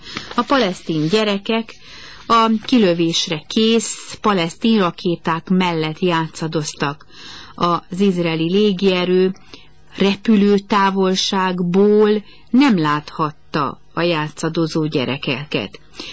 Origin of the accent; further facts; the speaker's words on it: Hungary; Apaként, egy európai köztársaság felelős miniszterelnökeként, illetve a hazáját szerető magyarként egyaránt